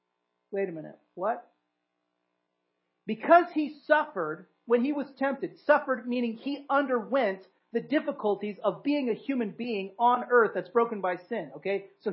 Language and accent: English; California, United States; now in New Jersey, United States; I'm a Californian living in New Jersey.